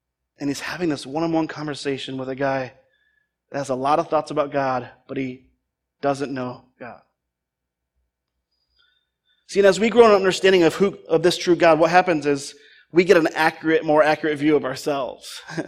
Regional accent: Hudsonville, Michigan, United States; I grew up in Hudsonville before moving away for 15 years, and we passed 15 churches to get to this one when I was a kid.

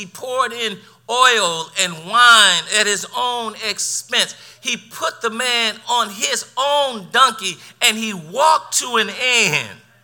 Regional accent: Midwest, United States; I grew up in the Midwest, and New Englanders, no knock on you all, but I grew up in the Midwest where my mom would open up the table to everybody

